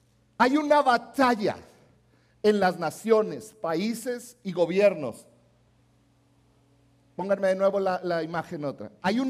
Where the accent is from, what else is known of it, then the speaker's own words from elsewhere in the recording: Mexico; Como mexicanos, hemos llevado consecuencias por decisiones que tomaron nuestros gobernantes